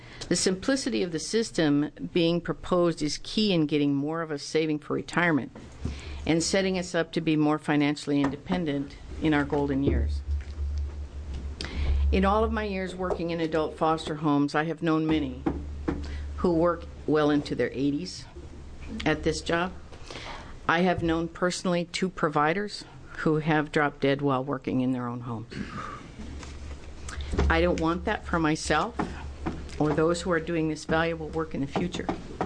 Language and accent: English; Milton-Freewater, Oregon, United States; I'm from Milton Freewater, Oregon, in Representative Barreto's district.